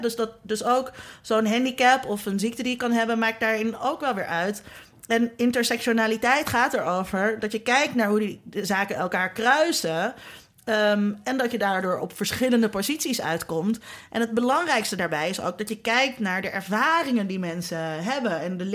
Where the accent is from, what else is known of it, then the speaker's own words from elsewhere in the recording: Zeist, Utrecht, Netherlands; ik ben opgegroeid in Zeist, een heel afgeschermde gemeenschap.